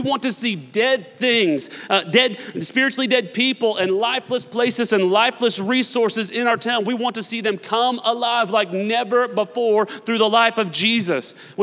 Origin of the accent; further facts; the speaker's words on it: Newton, Massachusetts, United States; I was born and raised here in Newton. I love our town.